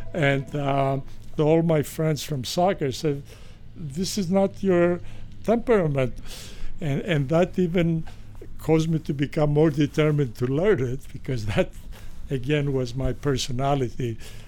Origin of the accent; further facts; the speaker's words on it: Greece; I was born in Greece. We lived under some very difficult circumstances. I was raised by a grandmother and mother who took care of me after my parents' divorce.